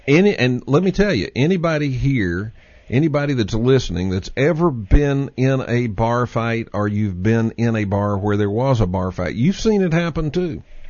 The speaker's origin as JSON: {"language": "English", "region": "Texas", "country": "United States", "accent": "Texas", "said": "Everyone listening to me can hear Texas in my accent. I can't."}